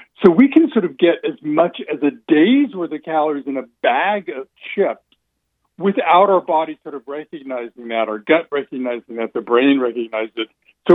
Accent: California, United States; I was raised in California. I thought they were like a California thing

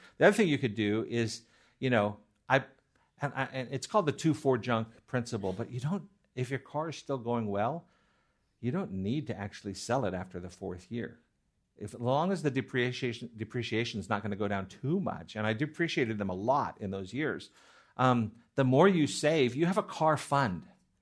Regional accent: California, United States; you visit Montana, and they're not happy to see you visiting as a Californian.

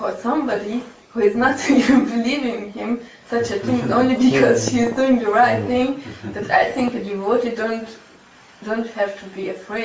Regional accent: Hungary; English is a second language; we visit because I'm from Hungary

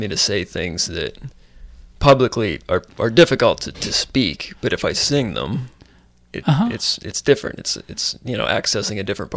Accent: Dubois, Pennsylvania, United States; I was born in Dubois, Pennsylvania, which is about 2 hours northeast of Pittsburgh. It's at the foot of the Allegheny National Forest. It's very rural. Grew up in the woods, played in the woods.

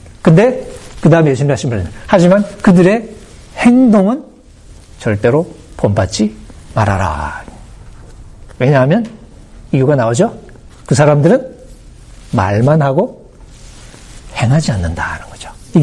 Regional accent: Busan, South Korea; 저 부산에서 자랐거든요.

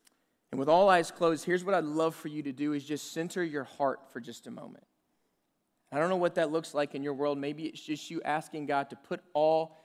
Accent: South Carolina, United States; I grew up in South Carolina

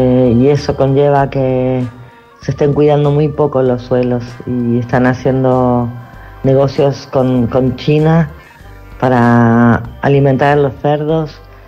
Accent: Argentina; moved away as an adult; now in Mallorca, Spain; argentina. He venido aquí directamente a Mallorca hace 18 años, un 2 de marzo del 2002.

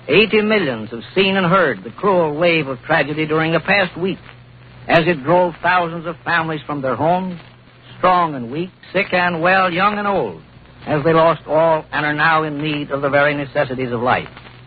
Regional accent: Sullivan, Indiana, United States; My hometown of Sullivan, Indiana, is one of the outposts of the flood.

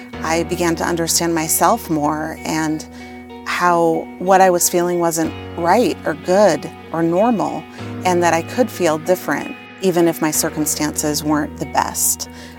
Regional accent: Buffalo, New York, United States; I grew up in Buffalo, New York.

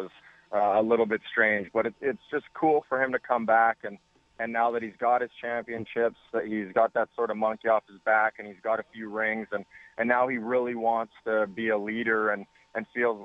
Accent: Edmonton, Alberta, Canada; And growing up in Edmonton, it was always a dream and a goal.

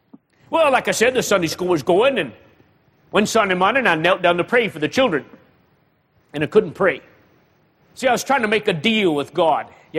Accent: New England, United States; I'm from New England. I don't give out favors.

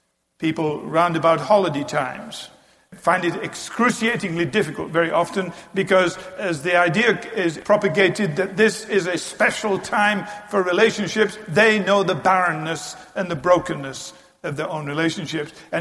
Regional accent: United Kingdom; I'm British.

